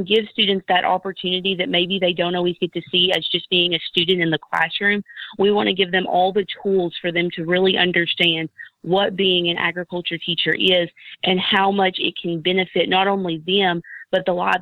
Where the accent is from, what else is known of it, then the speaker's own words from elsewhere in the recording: Jonesboro, Arkansas, United States; I went to high school at Nettleton High School, which is in Jonesboro, Arkansas.